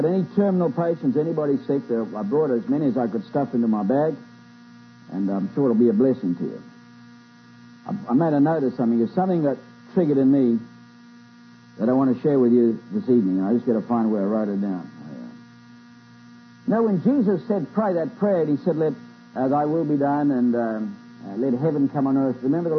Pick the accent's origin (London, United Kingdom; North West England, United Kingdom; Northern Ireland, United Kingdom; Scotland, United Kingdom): Scotland, United Kingdom; Now, I'm Scottish, man.